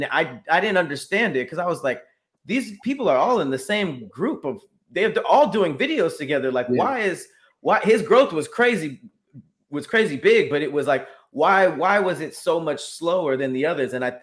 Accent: Los Angeles, California, United States; I'm from Los Angeles, like, I grew up around Mexican people, so it's like, we don't mind

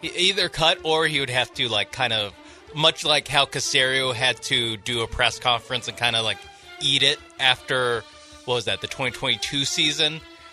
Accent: Texas, United States; I think as a Texan, it's weird because he's remembered kind of fondly

